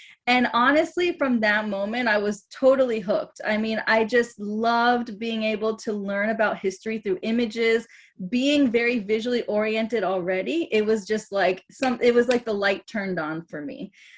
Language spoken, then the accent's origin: English; North Carolina, United States; also born or lived in Michigan; I was born in Michigan. I was raised in North Carolina.